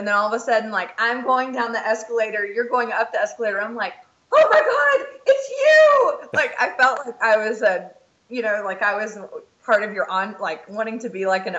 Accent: the South, United States; My dad is a minister and I grew up in the South.

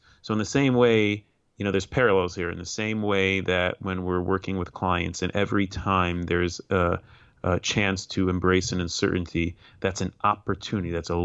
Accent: Chicago, Illinois, United States; so I grew up in Chicago and I was a tremendous Chicago Bulls fan.

